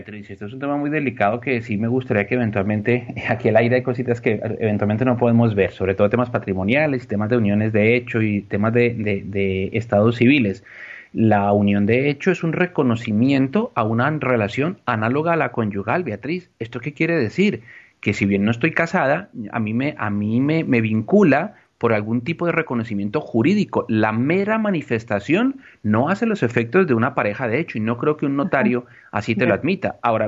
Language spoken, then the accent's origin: Spanish; Colombia; now in Spain; quienes venimos de Colombia